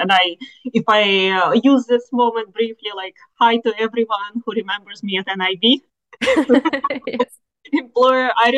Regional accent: Moscow, Russia; English is a second language; moved away as an adult; now in Finland; So I'm originally from Moscow, Russia, and I have been living, like, abroad since I was 19. That's more than like 10 years ago now. So I consider myself a quite an international person. So I lived in 5 different countries.

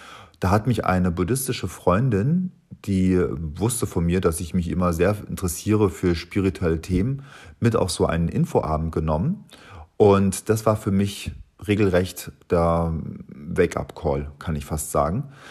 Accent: Tegernsee, Bavaria, Germany; now in Berlin, Germany; Ich bin am Tegernsee aufgewachsen in Oberbayern und habe dann in München Industriedesign studiert und habe während der Zeit auch schon gemalt und mich als Künstler etabliert. Und so bin ich vor 25 Jahren nach Berlin gezogen

